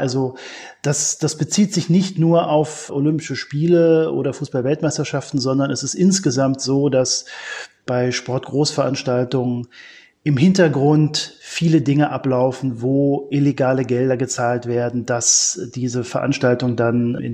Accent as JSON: {"language": "German", "region": "Berlin", "country": "Germany", "tie": "born there", "said": "Ich bin 1976 in Berlin geboren"}